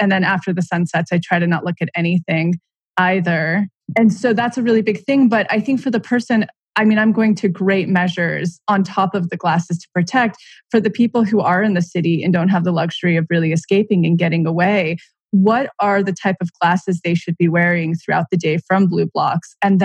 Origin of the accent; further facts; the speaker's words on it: California, United States; the whole reason why I moved out back to my hometown, which is right outside of Yosemite, is because there's zero light pollution